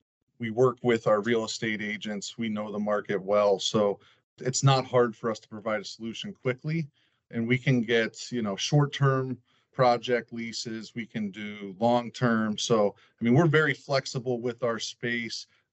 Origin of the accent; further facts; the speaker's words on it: Titusville, Pennsylvania, United States; Yeah, so I grew up in Titusville, Pennsylvania. So I'm from Western PA here.